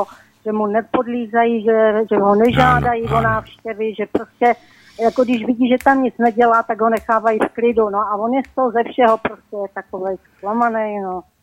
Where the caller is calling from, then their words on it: Moravia, Czechia; z Moravy, jestli jsem se nepředstavila.